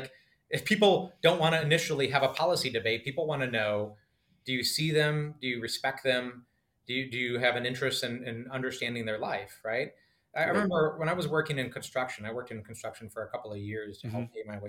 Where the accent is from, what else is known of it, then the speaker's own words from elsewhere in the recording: Wisconsin, United States; I was raised in upper Midwest. I was born and raised in Wisconsin.